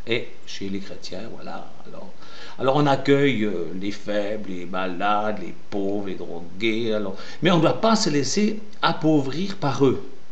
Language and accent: French; Chexbres, Vaud, Switzerland; Quand j'étais enfant, je vivais à Chèbre, dans mon village, paysan vigneron